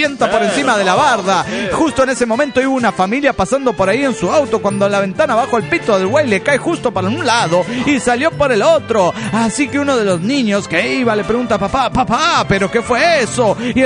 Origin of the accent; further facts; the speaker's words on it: Toluca, State of Mexico, Mexico; Hola, ¿qué tal? Soy … de Toluca.